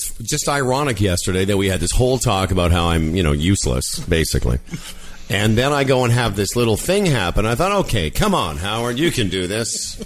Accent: Moose Jaw, Saskatchewan, Canada; Anyway, I'm from Moose Jaw.

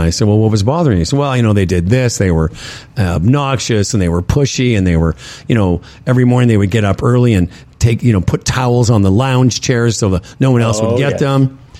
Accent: Canada; It bugs me as a Canadian.

